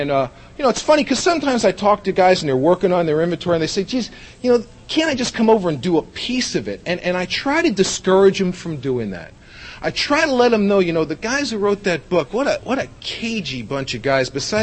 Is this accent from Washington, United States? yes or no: no; Bronx, New York, United States; I was a hip, slick, and cool kid growing up in the Bronx.